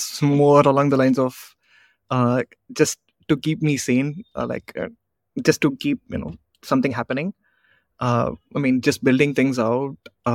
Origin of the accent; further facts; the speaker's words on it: Bangalore, Karnataka, India; I'm a developer from Bangalore.